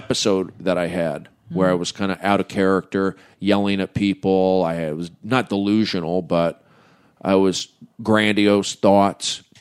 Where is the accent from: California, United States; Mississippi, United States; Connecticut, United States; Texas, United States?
California, United States; I'm the big guy. I'm from the Valley. I hosted TMZ.